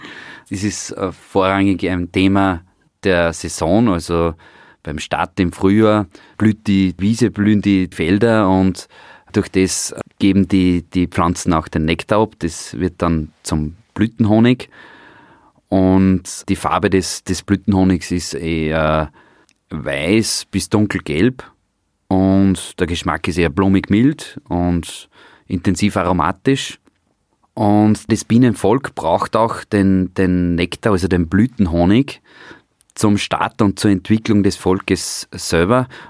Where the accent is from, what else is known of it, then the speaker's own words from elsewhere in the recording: Oberndorf bei Schwanenstadt, Upper Austria, Austria; Ich komme aus Oberndorf bei Schwanenstadt